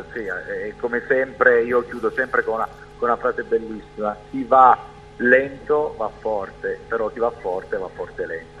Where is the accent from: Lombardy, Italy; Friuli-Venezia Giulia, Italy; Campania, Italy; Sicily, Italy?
Campania, Italy; Naples; now in Diano Marina, Italy; Esattamente mi trovo a Diano Marina, c'è un sole fantastico, giornata splendida, e quindi da buon partenopeo sono arrivato qui in Liguria.